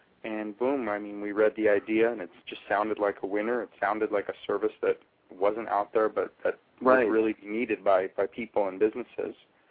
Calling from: Tarzana, California, United States; I'm really from Los Angeles, California, a small city called Tarzana, California. So it's inside Los Angeles.

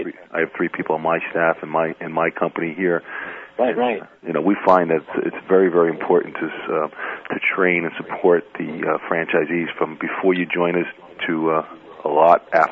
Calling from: New Jersey, United States; I'm calling you from New Jersey.

